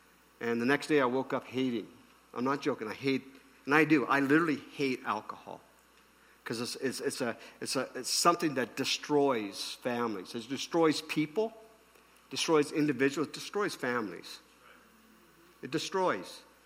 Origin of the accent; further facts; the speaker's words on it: Ottawa, Ontario, Canada; But I grew up in the Ottawa area, and then my family, my parents were both born in Quebec.